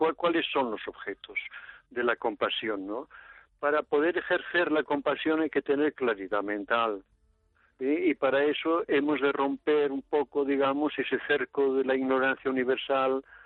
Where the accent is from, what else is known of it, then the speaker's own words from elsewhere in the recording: Barcelona, Catalonia, Spain; Soy catalán, sí, de Barcelona.